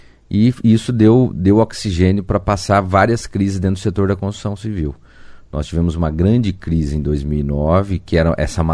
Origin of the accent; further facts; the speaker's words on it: Cascavel, Paraná, Brazil; Ficamos um tempo até eu ir estudar em Curitiba, fazer engenharia. E aí voltei para Cascavel também. Mas sou natural de Cascavel.